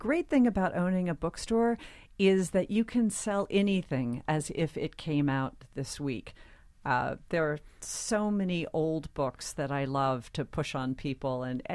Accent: Tennessee, United States; When I was growing up in Tennessee, when I was a kid, we lived in the country

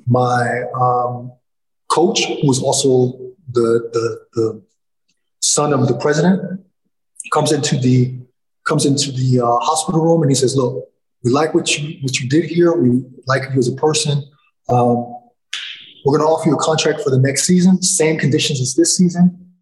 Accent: United States; So basically, I could play as an American, but not take an American spot, which made me more valuable. So I went to France.

